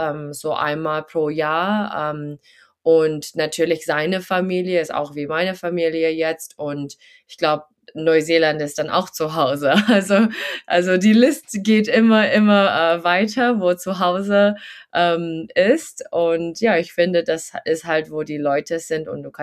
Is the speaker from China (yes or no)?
yes; Shanghai, China; accent: American; ich bin auch in Shanghai aufgewachsen, also ganz so busy city life. Ich war auf die amerikanische Schule